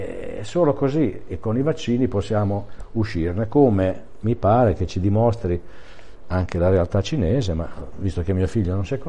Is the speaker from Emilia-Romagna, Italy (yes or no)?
yes; Emilia-Romagna, Italy; ero nel mio paese, per cui siamo in Emilia Romagna